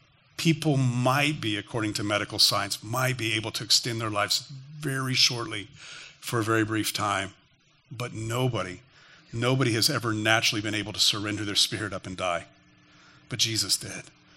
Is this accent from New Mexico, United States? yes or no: yes; Albuquerque, New Mexico, United States; I was serving with a pastor in Albuquerque, New Mexico, my hometown.